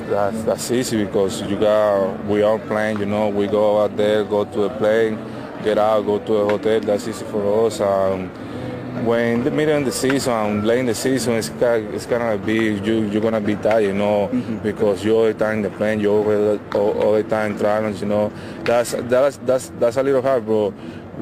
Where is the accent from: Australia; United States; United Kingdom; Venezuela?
Venezuela; When I come back to Venezuela, I go back to my hometown.